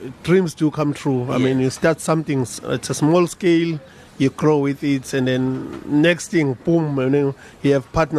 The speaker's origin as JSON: {"language": "English", "town": "Mbumbulu", "region": "KwaZulu-Natal", "country": "South Africa", "tie": "born or raised there", "said": "I mean, I come from a previously disadvantaged community. I grew up in Mbumbulu."}